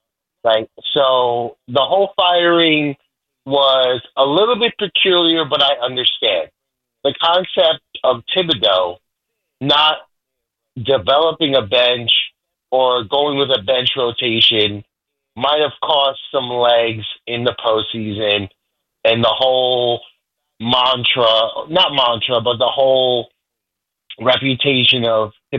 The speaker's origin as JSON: {"language": "English", "town": "Queens", "region": "New York", "country": "United States", "said": "represent Brooklyn, even though I'm from Queens, shout out to Brooklyn."}